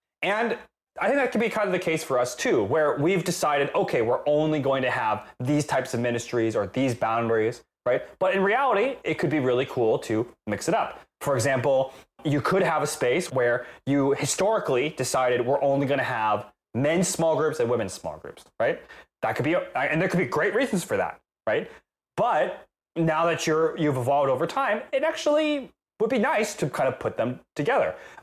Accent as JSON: {"language": "English", "region": "New York", "country": "United States", "said": "But I as a New Yorker, it's definitely different, right?"}